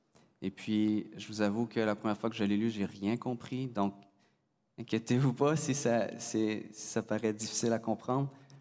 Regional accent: Quebec, Canada; Je viens de la Gaspésie, je suis ici à la Bible Part depuis 2013.

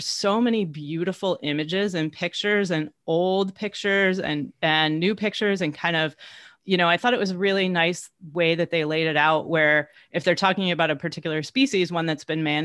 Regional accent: Michigan, United States; I grew up in Michigan, and so near the Great Lakes

